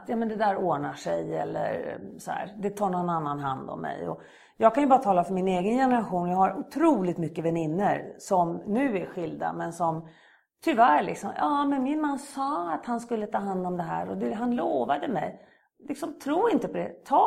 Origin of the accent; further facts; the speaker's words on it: Skåne, Sweden; Eftersom jag kom från Skåne